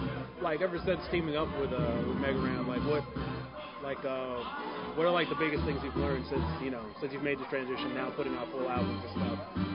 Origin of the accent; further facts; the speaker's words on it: Raleigh, North Carolina, United States; I'm actually I'm from Raleigh.